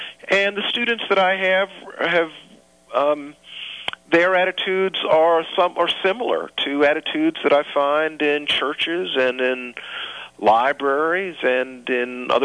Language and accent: English; Columbia, South Carolina, United States; I mean, I'm from Columbia, South Carolina. In many ways, I'm a very sort of conventional, you know, sort of middle-class black person, refugee from the Jim Crow South.